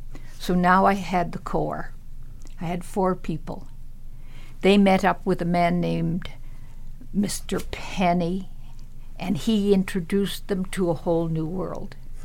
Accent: Ontario, Canada; It was all that I had missed by growing up in Ontario, where there was not a Newfoundland father for me to cuddle into and to have stories told.

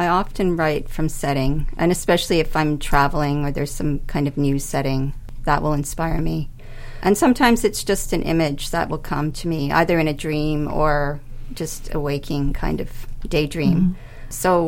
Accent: Bermuda; I was born in Bermuda and grew up there, so the history of the place is inspiring for me.

